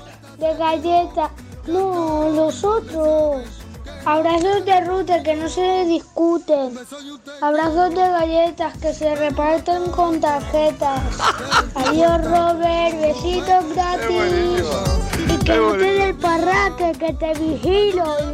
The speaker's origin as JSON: {"language": "Spanish", "town": "Palma de Mallorca", "region": "Balearic Islands", "country": "Spain", "said": "de Palma de Mallorca."}